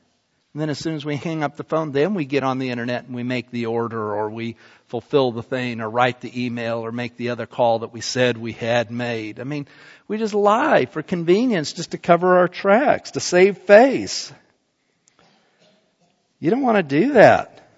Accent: Salt Lake City, Utah, United States; I grew up in Salt Lake City where the Mormons are headquarters

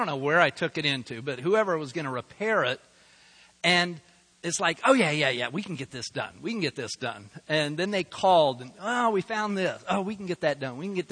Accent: Salt Lake City, Utah, United States; about 2.5 miles away from where I grew up there in Salt Lake City

